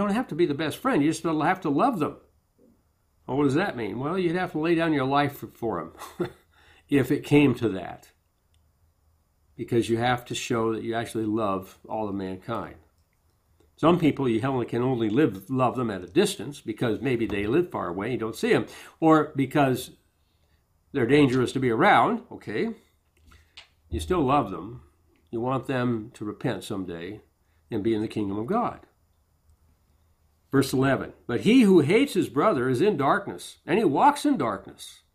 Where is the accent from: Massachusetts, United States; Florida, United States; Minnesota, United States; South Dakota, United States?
South Dakota, United States; Where I grew up in South Dakota, we had lots of rattlesnakes, had to keep an eye out for them.